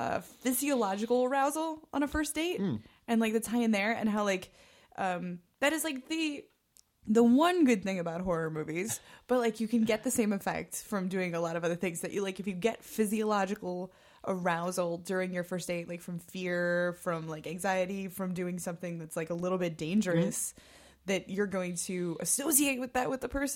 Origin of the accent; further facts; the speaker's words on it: Detroit, Michigan, United States; my best friend and I, when we were growing up in Detroit or whatever